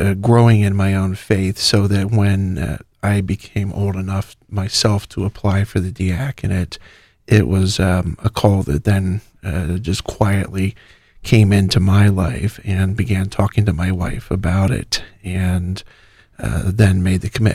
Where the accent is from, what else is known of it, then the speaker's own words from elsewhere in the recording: Pennsylvania, United States; also born or lived in Colorado; now in Ohio, United States; I'm originally from Colorado, spent my school years in Pennsylvania, and did not move to Ohio until about 20 years ago.